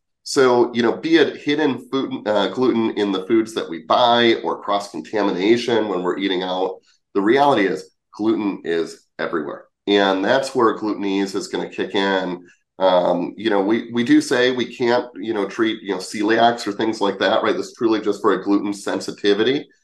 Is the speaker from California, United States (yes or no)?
no; Wisconsin, United States; I'm originally from Wisconsin. I love dairy.